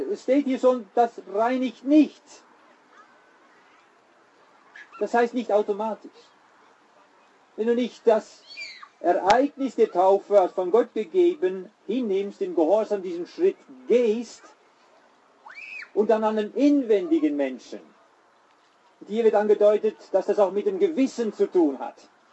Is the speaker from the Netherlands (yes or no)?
yes; Netherlands; German is a second language; now in Herborn-Seebach, Germany; ich bin Holländer, deswegen ein etwas eigenartigen Zungenschlag. Aber ich wohne in Herborn-Seebach